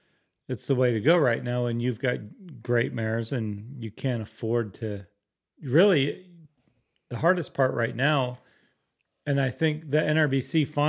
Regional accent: Wisconsin, United States; now in North Texas, United States; but I grew up in Wisconsin with hills and trees

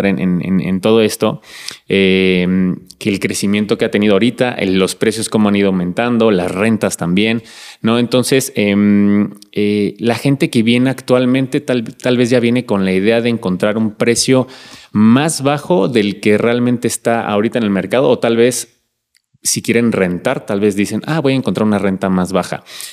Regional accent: Mexico City, Mexico; nosotros, por ejemplo, que también venimos de Ciudad de México, tenemos ya casi 4 años aquí en Cibatá

